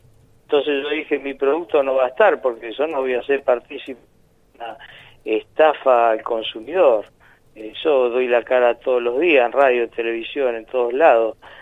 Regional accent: Argentina; realmente como argentino espero eso.

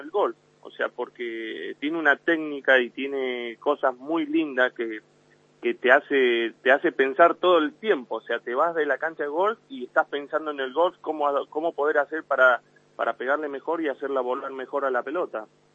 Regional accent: Bahía Blanca, Buenos Aires Province, Argentina; Bueno, sí, yo soy de Bahía Blanca.

